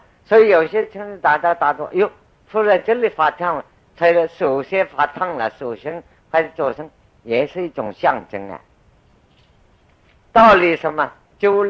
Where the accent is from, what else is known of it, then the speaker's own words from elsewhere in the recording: China; 过去在大陆上没有小儿科医生，但是我家乡有一个小儿科医生